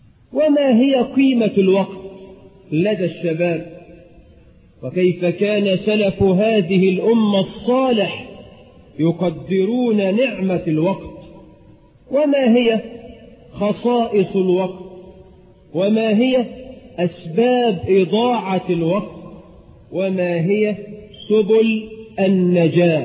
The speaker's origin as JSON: {"language": "Arabic", "country": "Egypt", "said": "اللهم اجعل بلدنا مصر آمنة مطمئنة"}